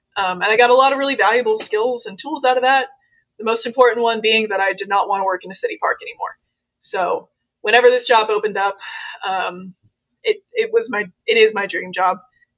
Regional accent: Wimberley, Texas, United States; So I did grow up in the Hill Country. I grew up in Wimberley, which is a small town about 2 hours from here.

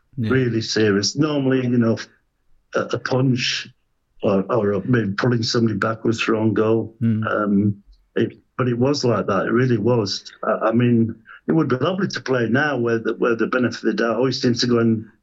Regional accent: Yorkshire and the Humber, United Kingdom; Obviously, we're from Yorkshire.

